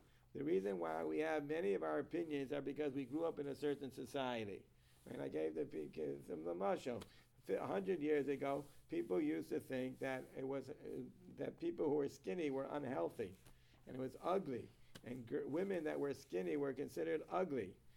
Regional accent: Israel; now in Miami, United States; when I grew up in Israel, they used to go crazy over it.

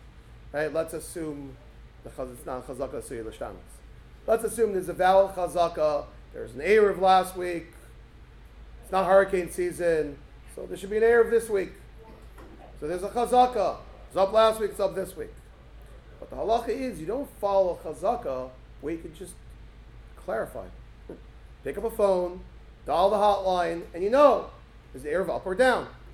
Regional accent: Brooklyn, New York, United States; there were more Jews on that block in Long Island than my block growing up in Flatbush.

